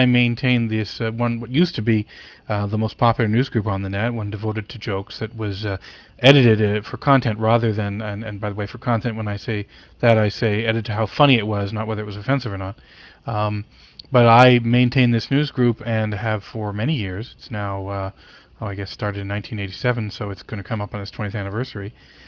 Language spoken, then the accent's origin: English; Canada; born or raised there